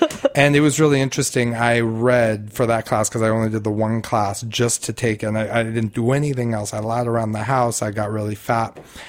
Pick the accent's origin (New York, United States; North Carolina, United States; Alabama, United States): New York, United States; New York City; I'm born and raised in New York. Mount Sinai Hospital, Klingenstein Pavilion, 102nd Street and 5th Avenue.